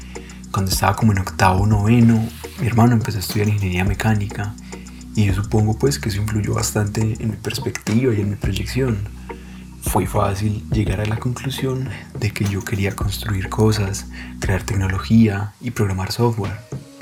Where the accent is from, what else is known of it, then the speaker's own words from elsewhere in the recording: Medellín, Antioquia, Colombia; Yo nací, crecí y vivo en Medellín.